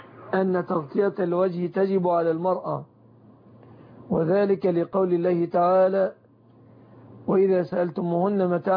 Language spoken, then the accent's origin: Arabic; Egypt; وكذلك بحجب المواقع الإباحية عن بلادنا مصر،